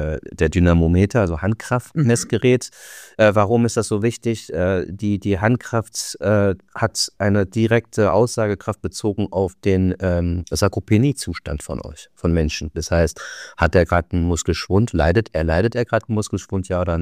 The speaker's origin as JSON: {"language": "German", "country": "South Korea", "moved": "yes", "lives_now": "Germany", "said": "Und wir wohnen ja, also wir kommen ja eigentlich aus Korea."}